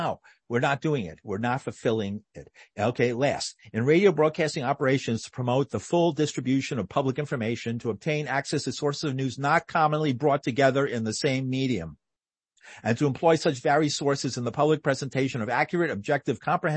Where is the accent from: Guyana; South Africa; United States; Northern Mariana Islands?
United States; Bronx, New York; I remember that well. I grew up in the Bronx.